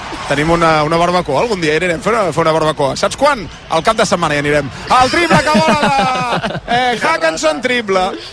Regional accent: Barcelona, Catalonia, Spain; Jo sóc de Barcelona

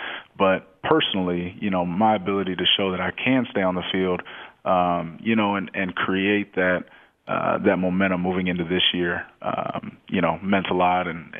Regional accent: Austin, Texas, United States; I'm from Austin, Texas. We hunkered down in Austin, my family and I was lifting in the garage

